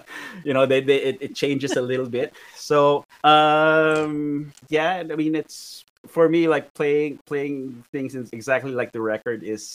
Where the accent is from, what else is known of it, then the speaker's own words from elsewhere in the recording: Philippines; as with being Filipino and how that affects my approach to music, I improvise a lot.